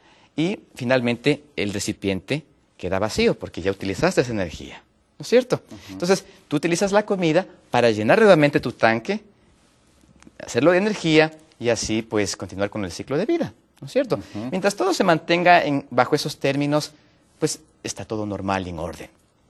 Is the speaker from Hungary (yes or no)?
no; Ecuador; yo vengo de Ecuador, allá en Sudamérica, un país muy bonito.